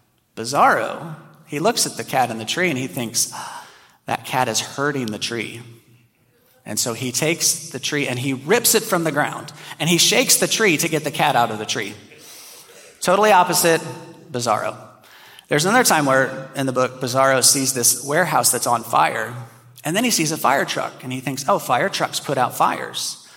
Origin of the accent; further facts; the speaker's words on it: Indiana, United States; Now, some of you may know, I grew up in Indiana, and so Chip, still an IU fan. But I also grew up, like, I look at myself and, like, I grew up in a suburban area, so I see myself more as a city kid